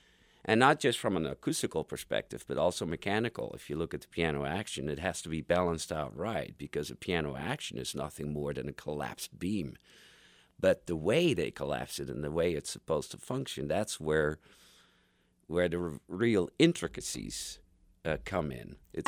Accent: Netherlands; now in Kansas City, United States; I'm from Holland.

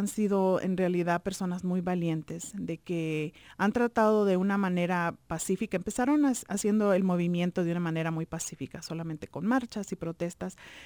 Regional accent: Granada, Nicaragua; como por ejemplo yo soy de Granada.

